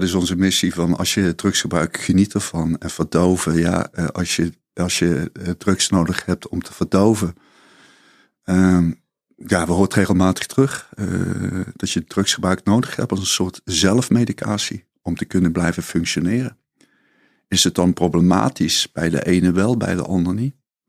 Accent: Limburg, Netherlands; now in Amsterdam, Netherlands; toen ik naar Amsterdam verhuisde, ik kwam uit Zuid-Limburg

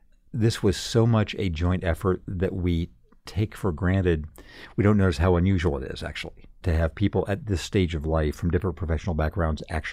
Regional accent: Redlands, California, United States; We went back to my hometown of Redlands, California, and it took 6 months off from the Atlantic

